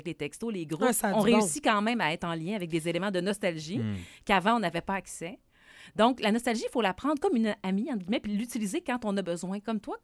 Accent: Quebec, Canada; Je ne sais pas pourquoi je viens du Lac-Saint-Jean, je dois être bizarre.

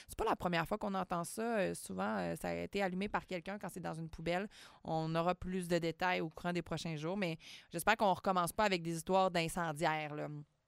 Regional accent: Quebec, Canada; ça ne vaut pas le prix qu'on a payé en tant que Québécois à travers les dernières années.

